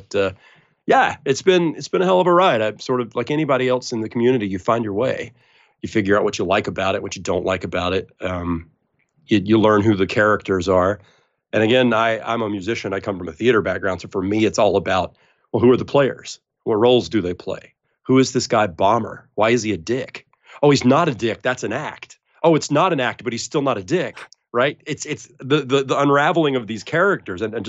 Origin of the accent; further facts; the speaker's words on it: South Carolina, United States; now in New England, United States; Now, I live in New England, but I am from South Carolina.